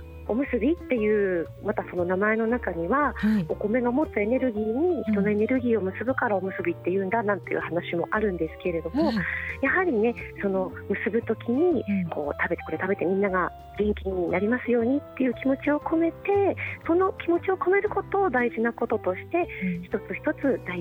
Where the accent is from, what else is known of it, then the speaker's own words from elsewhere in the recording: Aizu, Fukushima, Japan; 私の実家が、会津の米農家なんですけれども